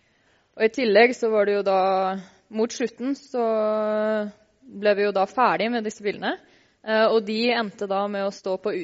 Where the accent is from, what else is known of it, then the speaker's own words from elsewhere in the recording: Moss, Østfold, Norway; hvordan vi forbinder identitet med oss selv og stedet vi da oppvokst på. Det var vi med på i forbindelse med noe som en tradisjon i Moss